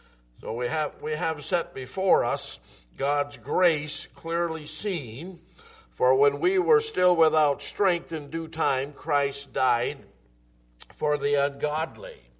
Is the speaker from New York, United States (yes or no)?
yes; New York, United States; Well, I'm not from Pennsylvania. I'm from New York, brought up there, not the city.